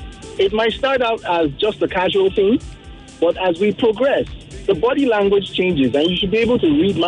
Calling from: Ikorodu, Lagos, Nigeria; I'm calling from Ikorodu. First time caller.

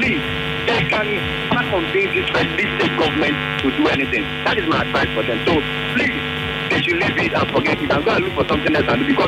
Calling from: Port Harcourt, Rivers, Nigeria; I'm calling from Port Harcourt.

